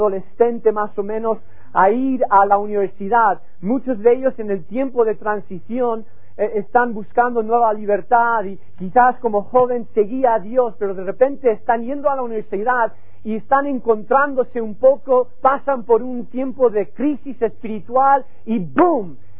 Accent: Burgos, Castile and León, Spain; now in United States; aunque me crié en España, vivo en los Estados Unidos y a veces se me oxida el español un poco. No solamente en España, pero en Burgos. No solamente Burgos, pero pueblo. Y orgulloso de ello. Soy de verdad por dentro muy pueblerino.

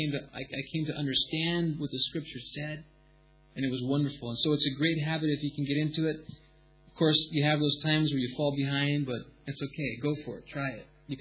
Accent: New Jersey, United States; I have to ask the British because, you see, I'm from New Jersey.

